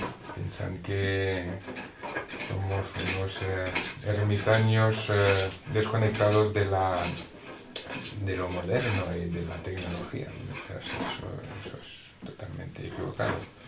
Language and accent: Spanish; France; Spanish is a second language; soy francés y soy luthier.